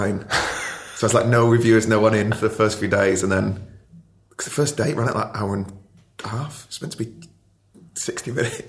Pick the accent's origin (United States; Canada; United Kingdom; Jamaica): United Kingdom; Ashton-under-Lyne, North West England; So I grew up in Ashton, Tameside.